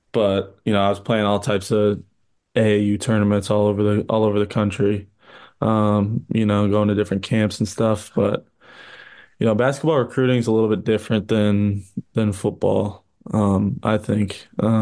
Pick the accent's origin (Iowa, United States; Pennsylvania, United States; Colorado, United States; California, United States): Iowa, United States; Especially growing up in Iowa and coming to games as a kid.